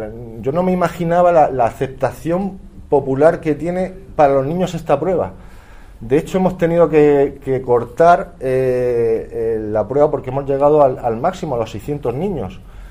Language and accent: Spanish; Melilla, Spain; born there; also born or lived in Cartagena; melillense de nacimiento, pero cartagenero de adopción